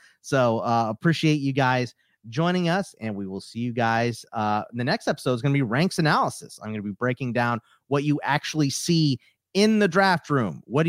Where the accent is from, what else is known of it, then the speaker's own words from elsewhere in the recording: Texas, United States; You know, my dad's side of the family is from Pittsburgh. I'm originally from Texas. That's why I have weird allegiances